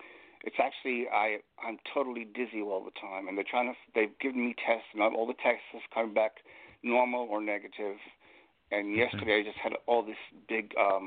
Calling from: Long Island, New York, United States; Hi, Dave. How you doing? … from Long Island.

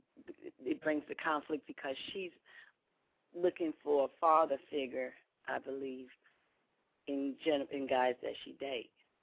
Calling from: Decatur, Georgia, United States; I was just going to say I'm calling from Decatur, Georgia.

